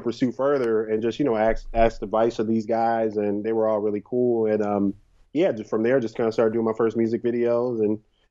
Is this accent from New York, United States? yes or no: no; Chicago, Illinois, United States; I'm from Chicago, so I used to really root for the Bears.